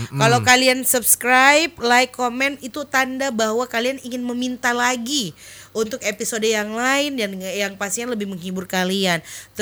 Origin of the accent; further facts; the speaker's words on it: Jeneponto, South Sulawesi, Indonesia; saya itu sebenarnya orang Jene Ponto asli, orang Tolo, Kelara, Rumbia, itu semua keluarga saya di situ semua.